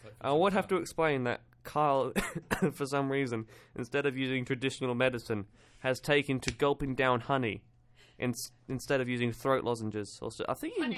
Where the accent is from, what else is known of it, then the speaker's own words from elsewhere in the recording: England, United Kingdom; is it just because I'm English?